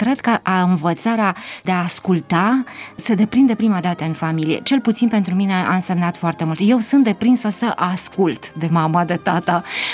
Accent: Tecuci, Galați County, Romania; born there; m-am născut în Tecuci, județul Galați, într-o familie de intelectuali.

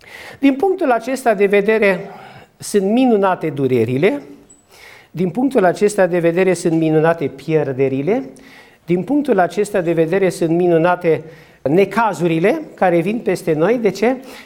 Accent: Romania; Nu știam să not, dar îmi plăcea în apă grozavă, am copilărit lângă Mureș.

